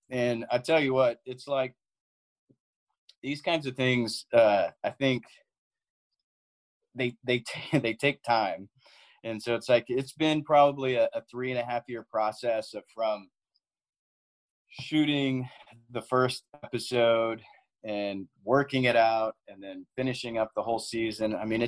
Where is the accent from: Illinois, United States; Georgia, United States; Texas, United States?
Texas, United States; Austin; So our Texas episode, because we're from Austin, so like, let's start in our backyard of Texas.